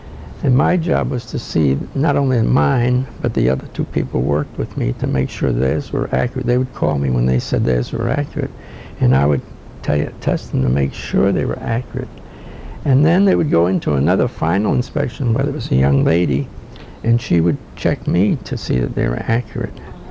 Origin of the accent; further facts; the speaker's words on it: Ireland; Incidentally, on that job there was, I'm Irish, there was a Scotch fellow from Scotland, and there was a Jamaican.